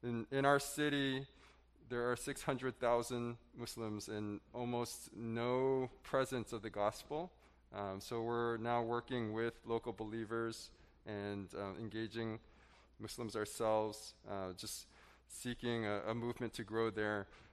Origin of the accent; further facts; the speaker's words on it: Chicago, Illinois, United States; also born or lived in Portland, Oregon / India; We're from originally from Portland, Oregon, but I did grow up in Chicago. Glenbrook North, Spartans.